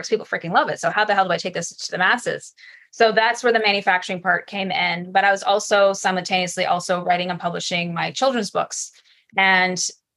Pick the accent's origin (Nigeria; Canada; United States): Canada; Yeah, I'm Canadian. Exactly.